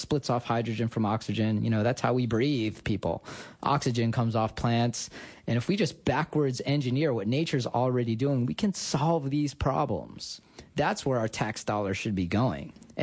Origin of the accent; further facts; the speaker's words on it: New York, United States; Yeah, I'm a New Yorker. I grew up, you know, watching them pollute the Hudson.